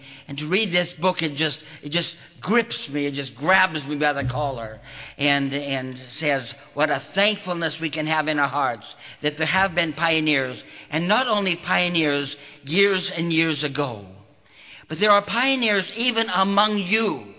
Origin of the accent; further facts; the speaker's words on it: Alberta, Canada; also born or lived in Washington State, United States; now in Kokkola, Finland; I am as originally from Canada, as maybe some of you know … came from Alberta. Then we moved to Washington State.